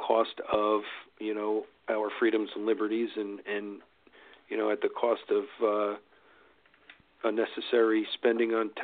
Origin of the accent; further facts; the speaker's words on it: New Jersey, United States; I'm from New Jersey. We identify with that.